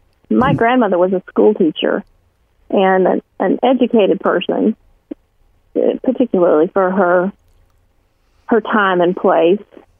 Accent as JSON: {"language": "English", "region": "Alabama", "country": "United States", "tie": "born or raised there", "said": "I grew up in Alabama during the 1960s and 70s. But I was a child. I was born in 1961."}